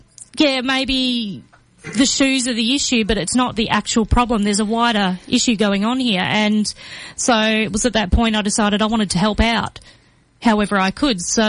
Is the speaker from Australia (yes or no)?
yes; Geraldton, Western Australia, Australia; So I grew up in Geraldton, and that's a town about 4.5 hours north of Perth on the WA coast.